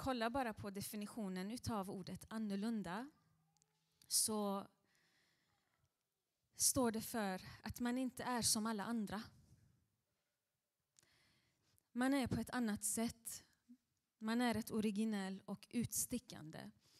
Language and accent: Swedish; Iran; now in Sweden; När vi flydde från Iran i Karachi, Pakistan, så fanns det ett missionärspar som talade farsi och de var assyrier.